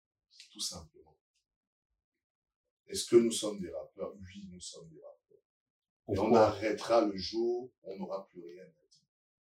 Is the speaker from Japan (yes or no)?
no; Lille, Hauts-de-France, France; On est tous de Moulin, Belfort, à Lille.